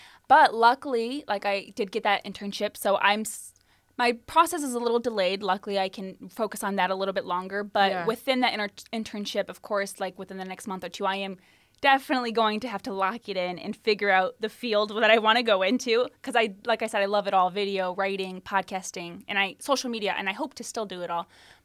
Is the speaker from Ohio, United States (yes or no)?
yes; Toledo, Ohio, United States; But my family's here in Toledo. I'm from Toledo. I do love Toledo.